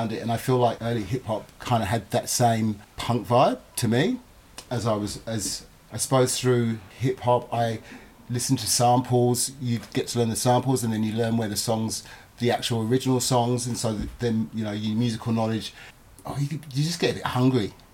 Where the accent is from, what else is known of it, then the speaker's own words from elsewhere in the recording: London, United Kingdom; But also having two cultures growing up in England, that, especially London, because I can't speak for the rest of England because I didn't grow up there. There was a real melting pot of cultures and peoples.